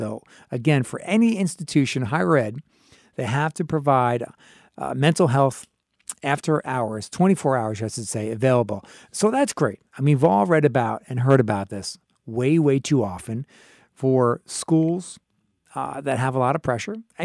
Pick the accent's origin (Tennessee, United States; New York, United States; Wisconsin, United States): New York, United States; especially being a New Yorker myself, certainly for all my professional career and just growing up across the river there.